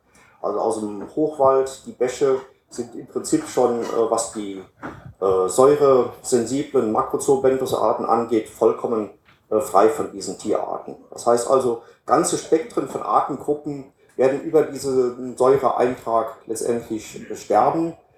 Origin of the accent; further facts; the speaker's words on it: Saarland, Germany; Ich komme jetzt aus dem Saarland.